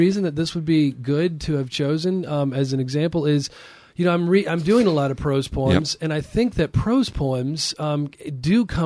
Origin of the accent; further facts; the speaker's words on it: California, United States; I did love living there. I was ages 6 to 11 there. So mm-hmm. I was born there